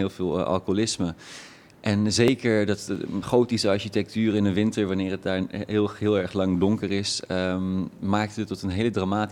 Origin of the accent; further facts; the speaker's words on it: Iran; now in Netherlands; Ik kom uit Iran inderdaad.